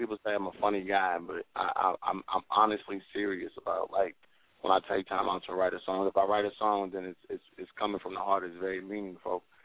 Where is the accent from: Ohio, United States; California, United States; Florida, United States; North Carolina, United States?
Ohio, United States; I actually got to go back to Ohio. My hometown is asking me to come do a show Thursday, Friday, and Saturday of next month.